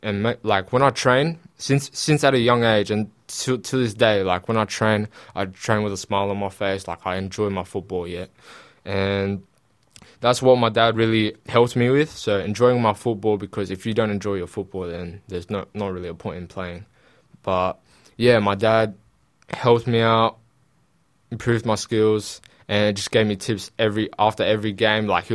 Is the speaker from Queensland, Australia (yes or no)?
no; Sydney, New South Wales, Australia; dad and mum are both Indonesian. My mum's born in Indonesia and my dad is born here. So I grew up in Sydney all my life, pretty much.